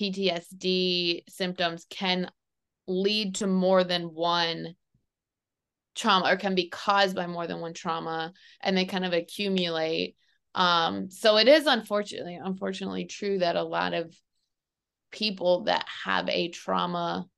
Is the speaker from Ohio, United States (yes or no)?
yes; Ohio, United States; Oh, I'm from Ohio. That's sad.